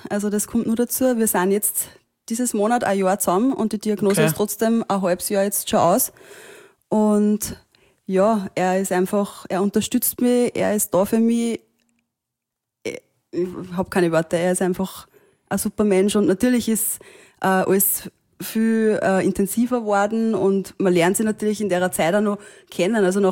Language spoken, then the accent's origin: German; Austria; born there; Gott sei Dank bin ich in Österreich geboren.